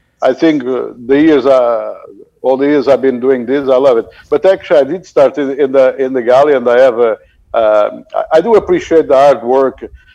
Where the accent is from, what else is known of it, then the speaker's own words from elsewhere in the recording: Portugal; English is a second language; I'm from Portugal and I do spend a lot of time in Portugal when I'm on vacation, obviously.